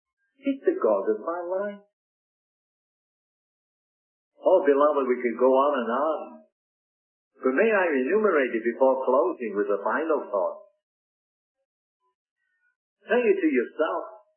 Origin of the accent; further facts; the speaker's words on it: Rochester, New York, United States; a dear preacher that lived back in my hometown of Rochester, New York, when I lived there.